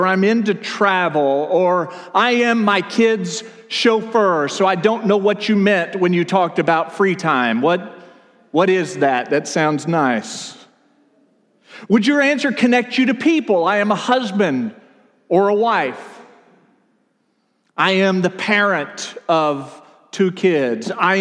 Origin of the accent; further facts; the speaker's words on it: Texas, United States; moved away; I am an Arkansan and have been for 13 years, but I am also a Texan. I was born and raised there. Don't hate me because of that.